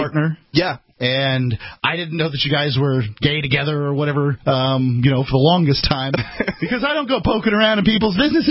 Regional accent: the South, United States; I still say ma'am and those kind of things. I grew up in the South

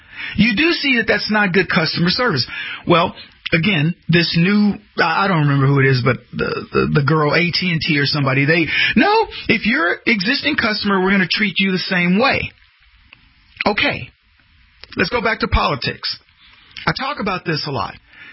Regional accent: United States; I traveled all these countries, and everywhere I went somewhere, I went, thank God I'm an American.

